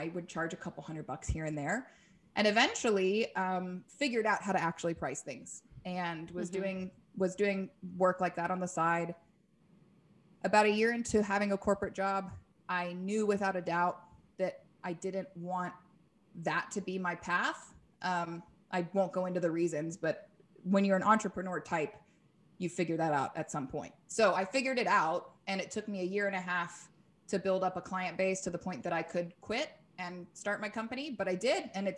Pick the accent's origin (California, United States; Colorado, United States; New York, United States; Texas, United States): Texas, United States; Dallas; we wanted to go back to the States. He lived in Austin most of his life. And I was from Dallas.